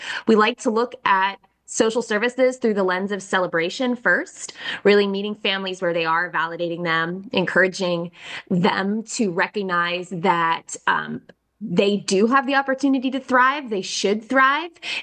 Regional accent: Pittsburgh, Pennsylvania, United States; And so I am a Pittsburgher, true and true, grew up raised in the South Hills.

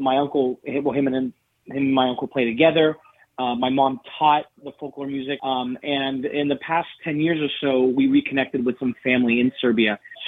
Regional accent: West Mifflin, Pennsylvania, United States; But I grew up in West Mifflin, and my dad actually grew up in McKeesport as well.

